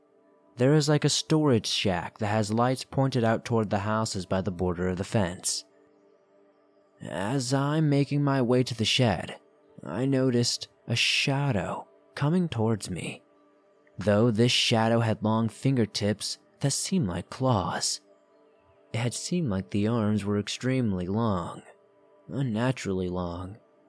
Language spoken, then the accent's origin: English; Prineville, Oregon, United States; especially in my hometown where I grew up, in Prineville, Oregon.